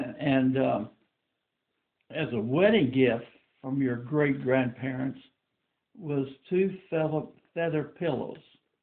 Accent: Wink, Texas, United States; born there; I was born in Wink, Texas. And my dad, your great-grandfather, worked for the Atlantic Pipeline Oil Company. And we lived in an oil camp.

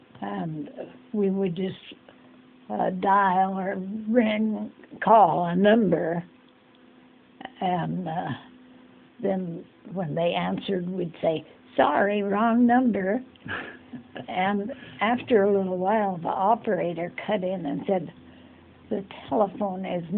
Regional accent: Bremerton, Washington, United States; born there; I was born in Bremerton. My mother was born in Bremerton. My grandmother homesteaded in Bremerton.

